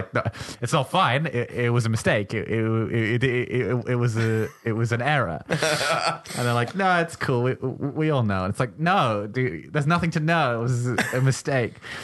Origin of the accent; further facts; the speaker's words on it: Wales, United Kingdom; I'm from Wales.